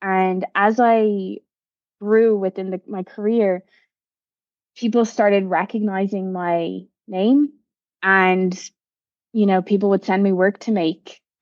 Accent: Rathfarnham, County Dublin, Ireland; now in New York, United States; Yeah, so I'm from Rathfarnham in Dublin, and I was always, you know, I always loved hard work, that's for sure.

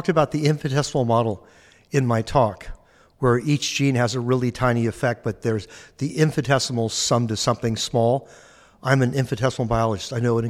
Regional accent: Carmel Valley, California, United States; I grew up in the Carmel Valley area in central California on the coast.

